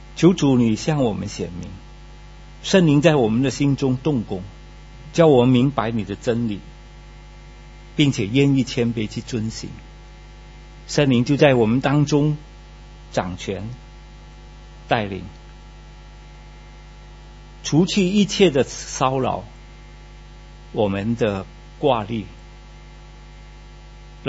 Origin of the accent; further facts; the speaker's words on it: Malaysia; 但是我们马来西亚人哈，我是马来西亚人哈，我们马来西亚人呢就还没有学到这个功课